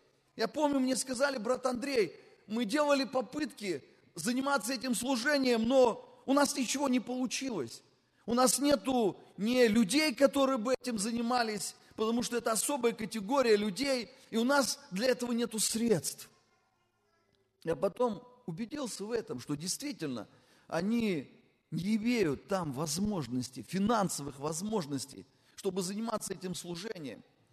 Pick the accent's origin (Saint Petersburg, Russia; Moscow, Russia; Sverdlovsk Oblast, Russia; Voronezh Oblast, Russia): Voronezh Oblast, Russia; Voronezh; я из Воронежа, Господь. Я в Воронеже живу.